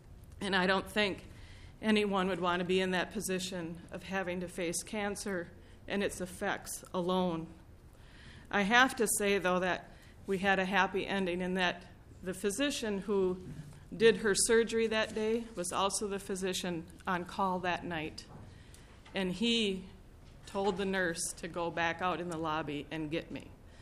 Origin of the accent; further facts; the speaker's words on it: Rochester, United States; I'm from Rochester.